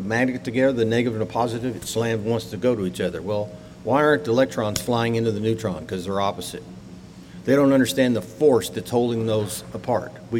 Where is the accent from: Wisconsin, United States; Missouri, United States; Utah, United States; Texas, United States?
Texas, United States; I'm from Texas, so I create words. If you hear a word you never heard before, it's a Texas word.